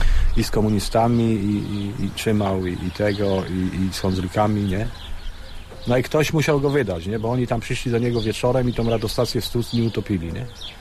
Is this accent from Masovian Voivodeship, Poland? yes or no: no; Wylatowo, Kuyavian-Pomeranian Voivodeship, Poland; ja pochodzę z Wylatowa, nie? To jest za Mogilnem, a tutaj jestem emerytowanym nauczycielem.